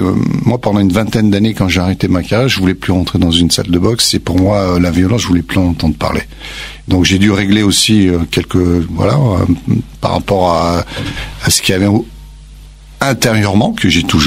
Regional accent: Grenoble, Auvergne-Rhône-Alpes, France; Et moi, je venais d'une petite banlieue de Grenoble.

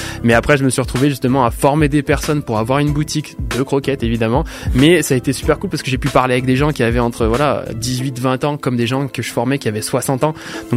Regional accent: Saint-Étienne, Auvergne-Rhône-Alpes, France; je viens pas du tout de Paris, etc. Je suis vraiment j'ai été dans la Saint-Étienne, en fait, de la banlieue de Saint-Étienne

